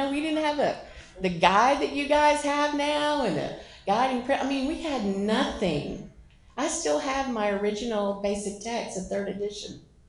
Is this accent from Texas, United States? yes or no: yes; Houston, Texas, United States; And, you know, when I got there, I was like, I'm from Houston. Never been to a small town, never knew.